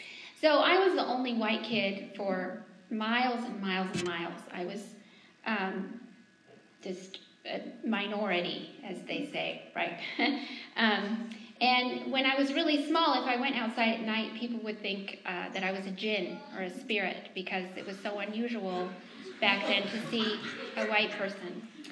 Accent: Mali; So I grew up in Mali, West Africa

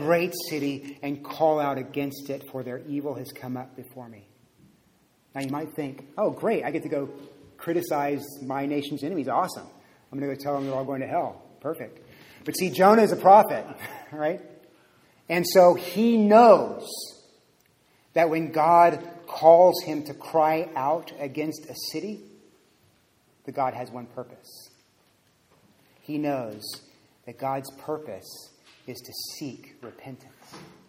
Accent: Texas, United States; Now, growing up in Texas especially, I was taught that the great enemy was the Soviet Union.

